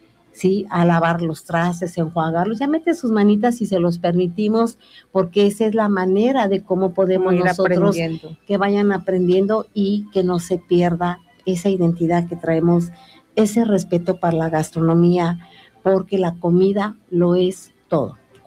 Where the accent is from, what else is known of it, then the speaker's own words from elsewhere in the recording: Mexico; Y si no la valoramos nosotros mismos como mexicanos, como comunidades, ¿sí?